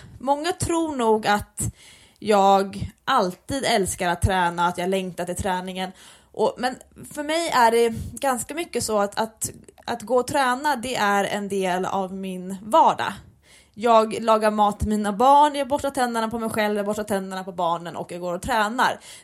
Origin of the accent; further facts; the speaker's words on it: Sweden; now in New York, United States; Alltså gud, som svensk, att det kommer ljus på kinderna, det är ju sån kick.